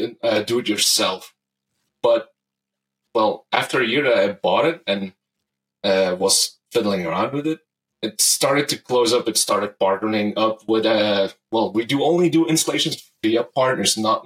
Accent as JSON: {"language": "English", "country": "Belgium", "said": "Well, I'm from Belgium."}